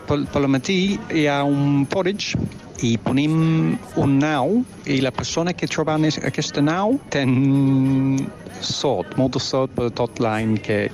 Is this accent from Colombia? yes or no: no; England, United Kingdom; Catalan is a second language; now in Formentera, Spain; Soc d'Anglaterra, però visc a Formentera i he estat a les Baleares 5-6 anys, crec.